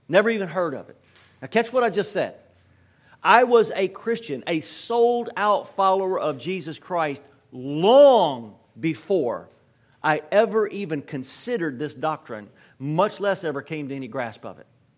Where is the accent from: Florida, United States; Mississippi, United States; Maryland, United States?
Mississippi, United States; But even though I'm from Mississippi, isn't that crazy?